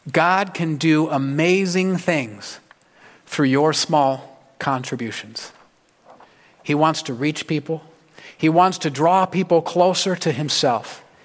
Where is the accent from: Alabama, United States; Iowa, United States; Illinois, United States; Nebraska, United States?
Nebraska, United States; Now, I'm from Nebraska, so these are corn seeds, because I'm a Cornhusker fan.